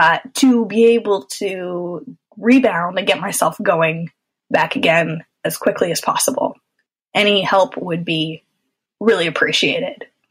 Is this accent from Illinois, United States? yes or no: no; Washington, District of Columbia, United States; I'm from Washington, D.C.